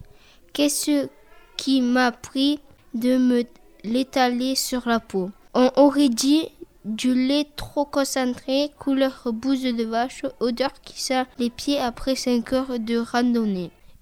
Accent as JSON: {"language": "French", "town": "Bordeaux", "region": "Nouvelle-Aquitaine", "country": "France", "said": "Ce n'est pas parce que je suis bordelaise que je lui ai préparé des cannelés"}